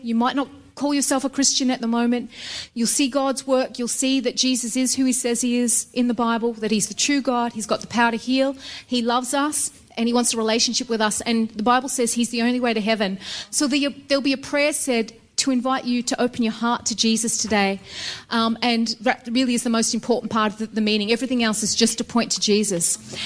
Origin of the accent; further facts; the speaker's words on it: Australia; we're from Australia. You probably tell from the accent.